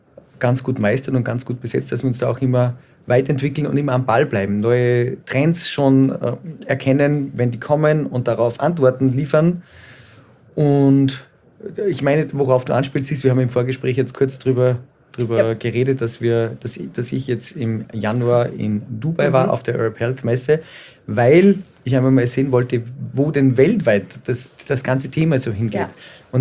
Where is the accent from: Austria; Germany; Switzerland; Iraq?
Austria; Made in Austria, da wo ich herkomme